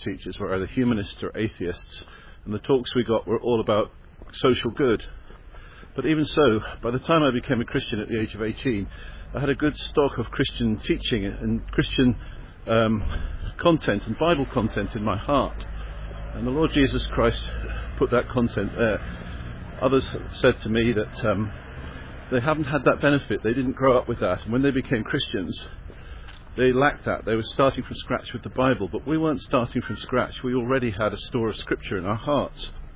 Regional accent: South East England, United Kingdom; I was born in Surrey and spent my childhood in Surrey.

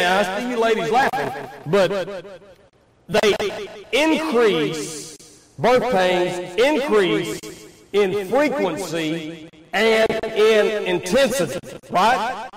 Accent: Oklahoma, United States; born or raised there

